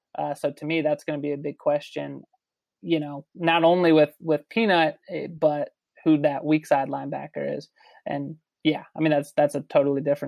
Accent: Rockville, Maryland, United States; I grew up outside of DC, Rockville, Maryland.

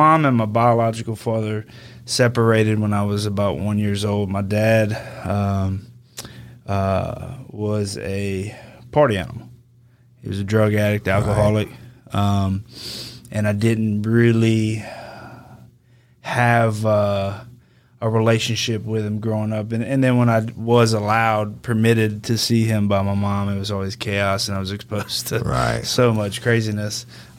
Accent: Denham Springs, Louisiana, United States; I'm from Denham Springs. I grew up here.

